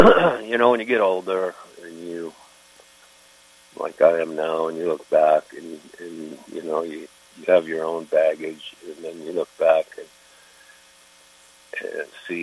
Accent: Pleasant Hill, California, United States; also born or lived in Berkeley / Walnut Creek; I was born in Berkeley, and we were part of that initial white flight, get out to the suburbs. So I grew up in Pleasant Hill, Walnut Creek

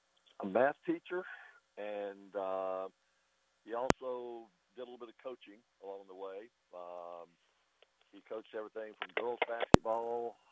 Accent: Lincoln, Alabama, United States; also born or lived in Wadley, Alabama; Oh, well, we moved from Wadley, Alabama, where I was born, to Lincoln, Alabama.

